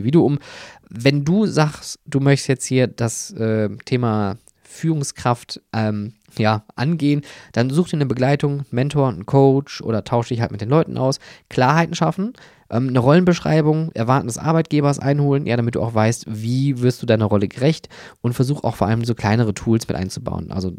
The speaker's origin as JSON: {"language": "German", "country": "Germany", "said": "Und da habe ich als Deutscher natürlich klar gesagt, Pünktlichkeit."}